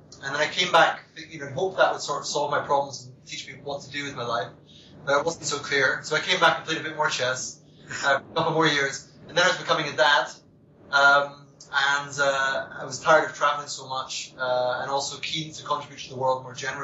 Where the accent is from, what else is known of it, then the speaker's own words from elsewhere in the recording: Aberdeen, Scotland, United Kingdom; born there; Okay. Well, I was born in Aberdeen in 1977.